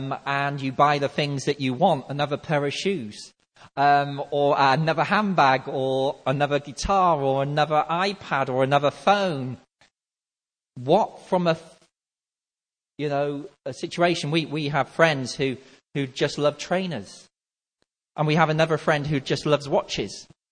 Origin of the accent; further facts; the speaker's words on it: North West England, United Kingdom; I'm from Merseyside, so originally anyway.